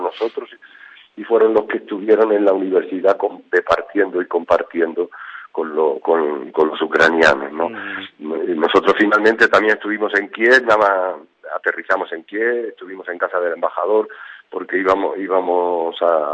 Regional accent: Madrid, Community of Madrid, Spain; also born or lived in village of birth; A mi tierra que me vio nacer, porque yo soy vallecano también y ejercí de vallecano durante todos los años 70, porque salí de mi aldea con 9 años, con 8 años, ¿no?

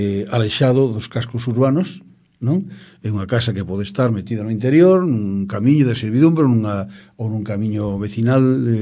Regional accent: Galicia, Spain; somos de Galicia

